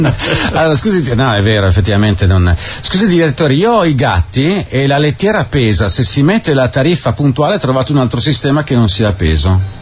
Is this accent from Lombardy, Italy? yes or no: yes; Desenzano, Lombardy, Italy; Poi, sono di Desenzano